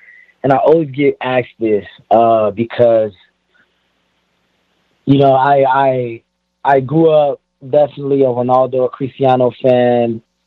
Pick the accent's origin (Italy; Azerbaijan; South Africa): Italy; I was born in Italy. So, like, growing up, like, you know, I was playing soccer